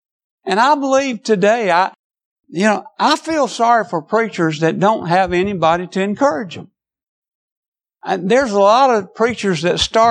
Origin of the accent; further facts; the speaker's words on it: South Carolina, United States; now in Nashville, United States; from that little small church I grew up in South Carolina, to moving to Nashville, Tennessee, to pastoring churches for the last 50 years